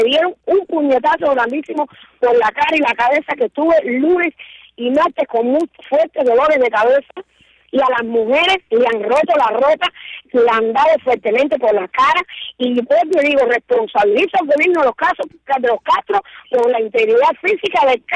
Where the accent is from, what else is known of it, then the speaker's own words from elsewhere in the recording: Cuba; como cubana me siento en el derecho de caminar por mi ciudad, por mi país.